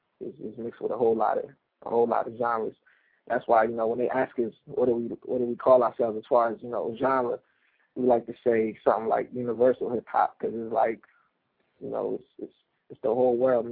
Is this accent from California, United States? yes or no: no; New Jersey, United States; Yeah, so, because I'm from Essex County, you know, they're a couple cities over in Essex County